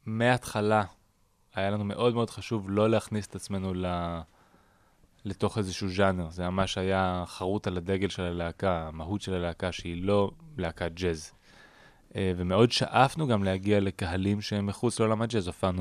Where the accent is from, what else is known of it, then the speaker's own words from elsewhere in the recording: Jerusalem, Jerusalem District, Israel; הם מנצ'סטר, אנחנו מירושלים, זה קצת דומה במובן מסוים